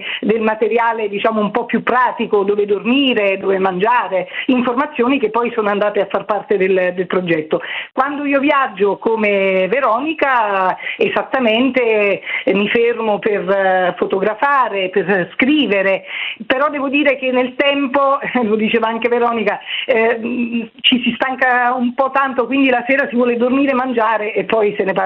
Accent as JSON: {"language": "Italian", "region": "Campania", "country": "Italy", "said": "Cilento, Vallo di Diano Alburni. Decisi di fare questo viaggio e cominciai ad esplorare quella che era la mia terra."}